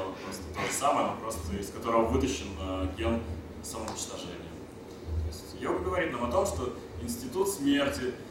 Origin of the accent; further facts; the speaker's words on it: Moscow, Russia